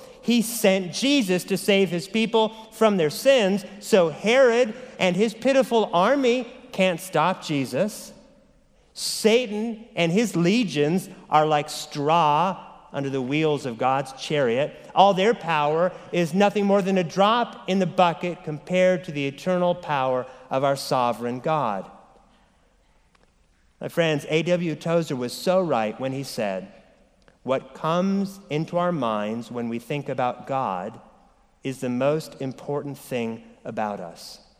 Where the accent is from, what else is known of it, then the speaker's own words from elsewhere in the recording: Oregon, United States; there was a shooting in Clackamas, Oregon, not far from my hometown.